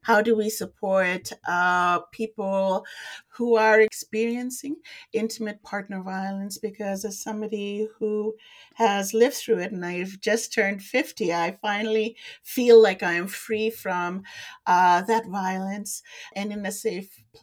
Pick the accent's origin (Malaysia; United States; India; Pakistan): India; also born or lived in Middle East; now in Kitchener, Canada; I am an immigrant to Canada. I wasn't born here. I'm originally from India, and I grew up in the Middle East, and I moved to Canada when I was a teenager.